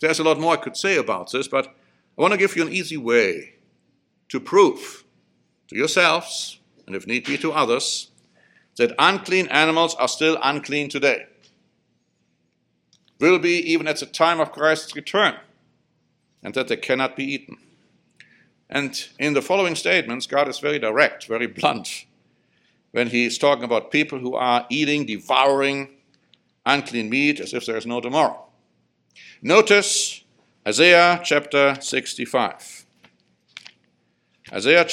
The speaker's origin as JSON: {"language": "English", "country": "Germany", "tie": "born or raised there", "said": "I grew up in Germany."}